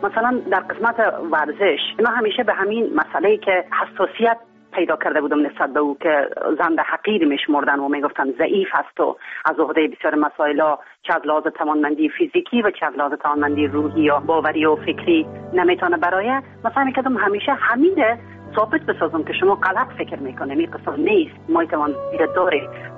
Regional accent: Kabul, Afghanistan; also born or lived in Herat; پدرم معلم بود در افغانستان، هم در زمانهای قدیم در هرات و همچنان در کابل در رسه استقلال خانواده روشن فکری داشتیم، خوشبختانه خانواده فرهنگی داشتیم و ما در همچین فضای بزرگ شدم

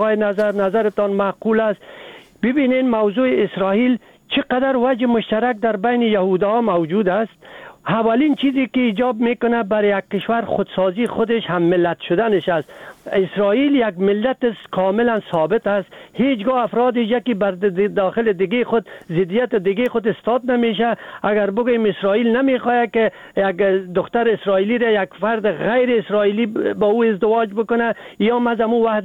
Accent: Afghanistan; اگر ما افغان هستیم

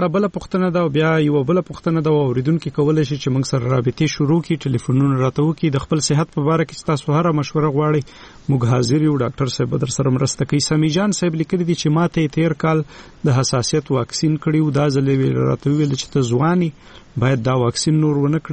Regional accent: Khyber Pakhtunkhwa, Pakistan; زه د وزیرستان یم

